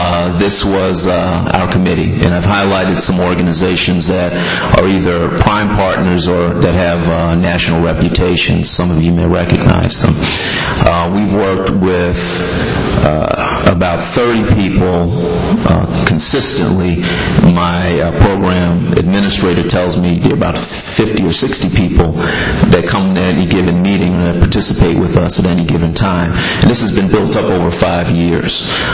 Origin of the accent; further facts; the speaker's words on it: Manhattan, New York, United States; now in Atlanta, United States; I grew up in Manhattan. I've been in Atlanta for 26 years, but I love cities. I live in Midtown in Atlanta.